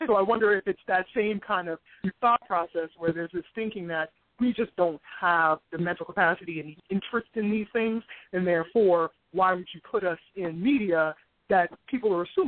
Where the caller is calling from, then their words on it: Washington, District of Columbia, United States; I'm in Washington, D.C.